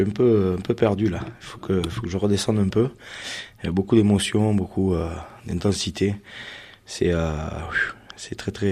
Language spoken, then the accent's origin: French; Gruissan, Occitanie, France; Je viens de Grussan, un petit village en bord de mer, tout près de Narbonne.